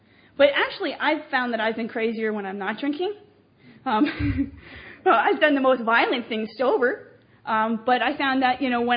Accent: New Jersey, United States; So I grew up in New Jersey in a suburb, and we had, like, sidewalks and, you know, cars and people.

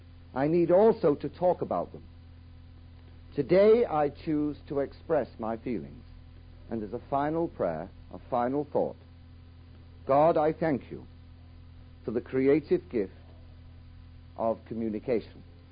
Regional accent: England, United Kingdom; you know I'm from England. You can tell the way I speak.

